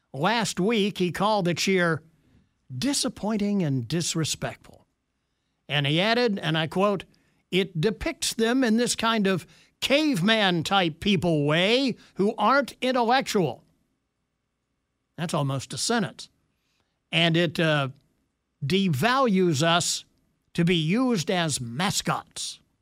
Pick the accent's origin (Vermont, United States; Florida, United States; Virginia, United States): Virginia, United States; Arlington; I like the Nats because I grew up in Arlington, Virginia, back in the day when the old saying was the Washington Senators